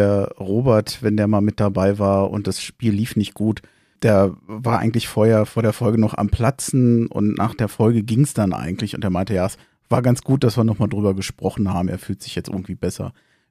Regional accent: Berlin, Germany; man kann es als Berliner sehr gut in Köln aushalten

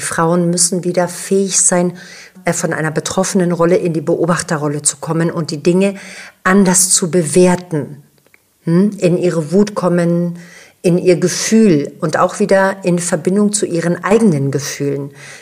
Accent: Greece; also ich bin ja Griechin

